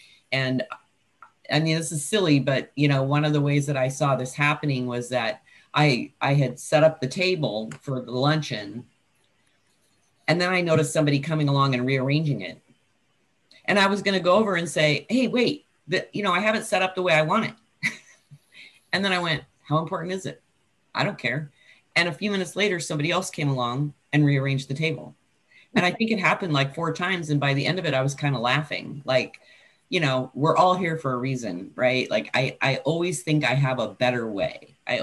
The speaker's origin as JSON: {"language": "English", "region": "Washington", "country": "United States", "said": "Hi. Thanks for asking. … from Washington State."}